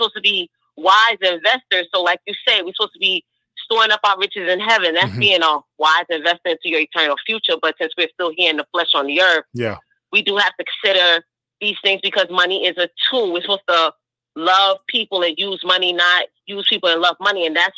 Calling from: Brooklyn, New York, United States; I'm calling from Brooklyn.

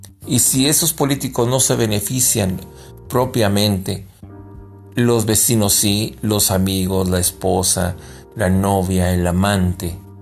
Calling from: Durango, Mexico; desde la ciudad de Durango, Durango, México.

